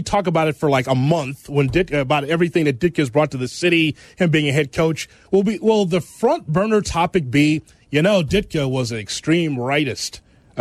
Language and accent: English; Chicago, Illinois, United States; I'm not going anywhere. I'm an American and I'm a mm-hmm. Chicagoan.